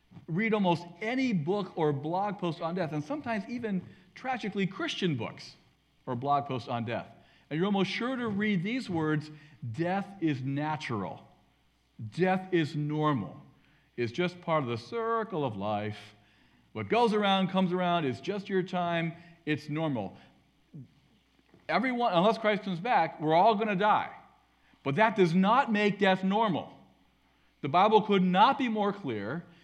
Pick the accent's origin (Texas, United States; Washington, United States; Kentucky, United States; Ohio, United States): Ohio, United States; I'm from Northeast Ohio, so my team is the Cleveland Browns.